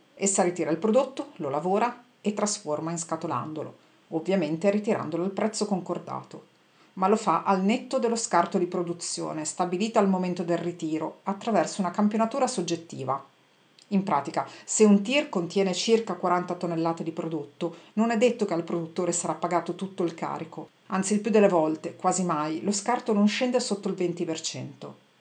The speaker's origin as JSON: {"language": "Italian", "town": "Foggia", "region": "Apulia", "country": "Italy", "said": "Sono di Foggia"}